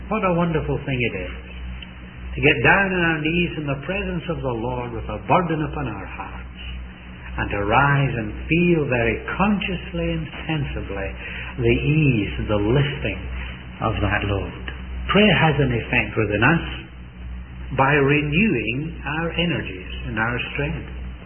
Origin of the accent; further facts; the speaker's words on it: Scotland, United Kingdom; as I look back as a Scotsman to the days of the Covenanters in our country in the 1600s